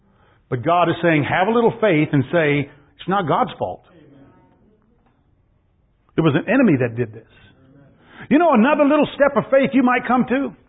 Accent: San Antonio, Texas, United States; and I'm from San Antonio, Texas. I don't really know much about snow or whatever

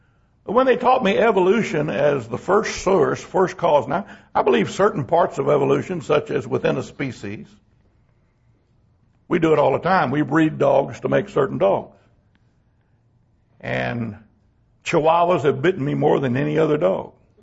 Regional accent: Texas, United States; raised in America. I'm a Texan. I'm an American.

